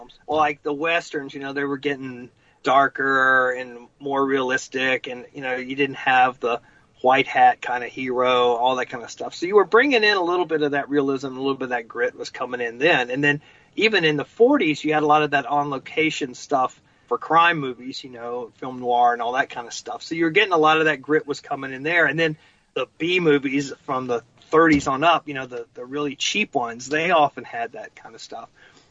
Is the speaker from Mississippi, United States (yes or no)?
no; Georgia, United States; And growing up in Georgia, I thought it was real.